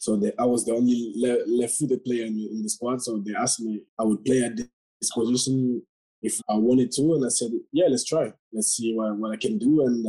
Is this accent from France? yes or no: yes; Nice, Provence-Alpes-Côte d'Azur, France; I was born in Nice, so I played for the squad